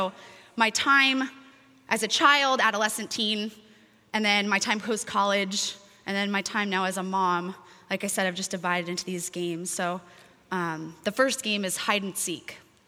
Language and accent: English; Orange, California, United States; So I grew up in Orange, California, which is 25 miles north of here, in a little town